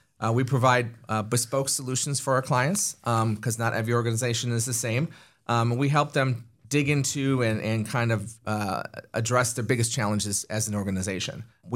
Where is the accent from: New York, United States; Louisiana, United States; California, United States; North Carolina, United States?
New York, United States; I grew up in Western New York. I was a student at SUNY Buffalo